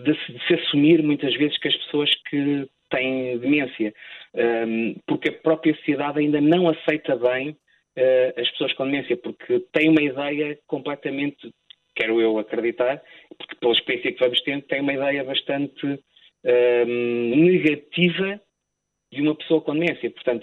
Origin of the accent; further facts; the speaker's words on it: Viseu, Portugal; Depois, em 2012, na minha cidade, de onde eu sou, em Viseu